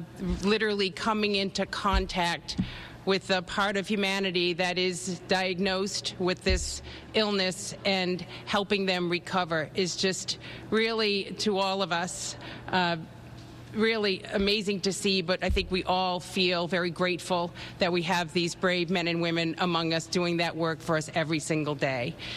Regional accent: Worcester, Massachusetts, United States; welcome to my hometown area. I have to say that I'm quite proud that Worcester, Massachusetts, is standing up the first medical field hospital here in our Commonwealth.

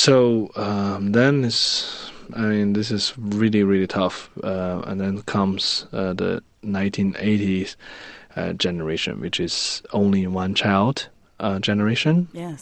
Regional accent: Shenyang, Liaoning, China; English is a second language; Back in my hometown, Shenyang, my father actually, he works as a police officer.

